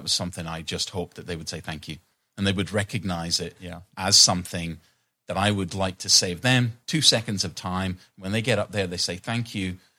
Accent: Aberdeen, Scotland, United Kingdom; I'm from Aberdeen. It rains all the time.

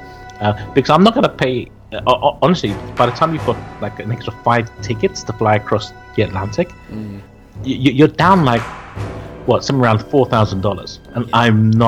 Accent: London, United Kingdom; from London.

